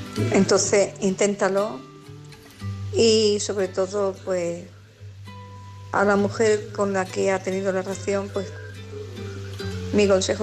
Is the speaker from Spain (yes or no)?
yes; Badajoz, Extremadura, Spain; Soy de Badajoz